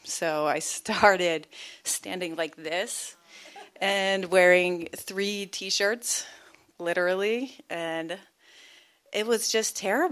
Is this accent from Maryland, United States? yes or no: yes; Maryland, United States; So I'm from Cecil County, Maryland, and also known as Cecil Ducky.